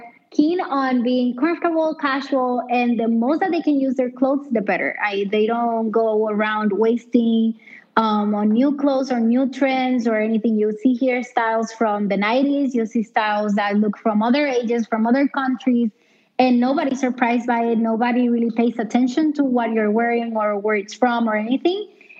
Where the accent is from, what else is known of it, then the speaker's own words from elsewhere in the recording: Puerto Rico; now in Berlin, Germany; I mean, I am from Puerto Rico, so I'm also not even from the U.S. mainland.